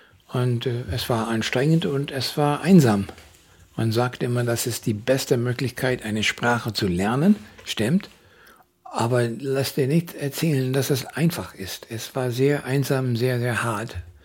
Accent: United States; ich bin Amerikaner und ich möchte auch an diesem Prozess teilnehmen

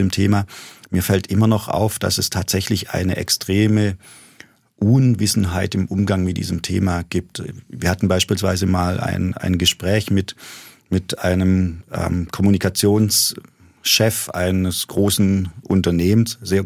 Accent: Germany; Ich bin im Grunde deutsch aufgewachsen. Mein Vater kam aus den Abruzzen.

